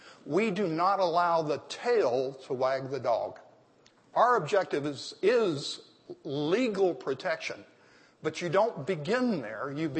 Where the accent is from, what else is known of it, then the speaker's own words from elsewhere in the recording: Deep South, United States; Now, I'm from the Deep South, and I speak in revivalist terms.